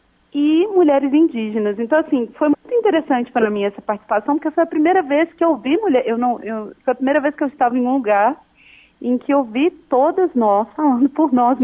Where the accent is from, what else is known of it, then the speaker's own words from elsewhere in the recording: Minas Gerais, Brazil; esse lugar de vinda, né? Que é Minas Gerais. Não somos parte daqui, eu sou mineira.